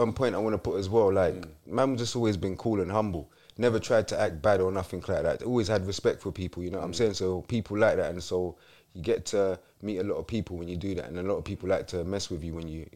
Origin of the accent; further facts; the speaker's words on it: London, United Kingdom; But as a man, I said, I cannot come back. I'm from London. I can't come here, get stabbed in the first week, and I'm duck out.